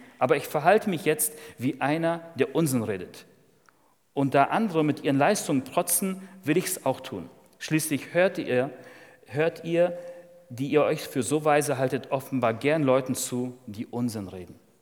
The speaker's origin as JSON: {"language": "German", "town": "Dortmund", "region": "North Rhine-Westphalia", "country": "Germany", "said": "Wir sind Dortmunder"}